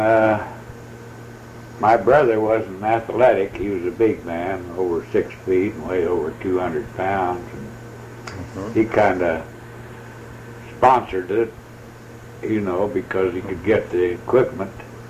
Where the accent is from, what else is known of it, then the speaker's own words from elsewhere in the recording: Archie, Missouri, United States; born there; Well, I was born in Archie, Missouri.